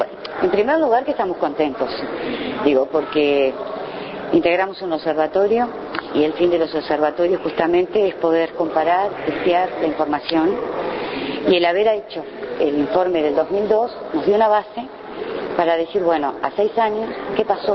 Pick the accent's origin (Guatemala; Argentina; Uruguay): Uruguay; seguimos siendo los uruguayos quejosos, que nos cuesta cambiar